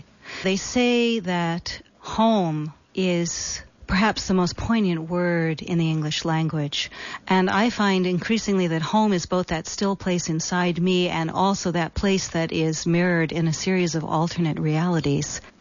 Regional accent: New Jersey, United States; also born or lived in Santa Cruz, California; And I'm from Jersey as well as Santa Cruz.

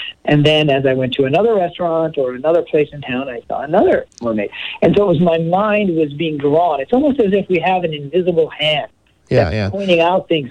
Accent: Pakistan; born there; I was born in Pakistan

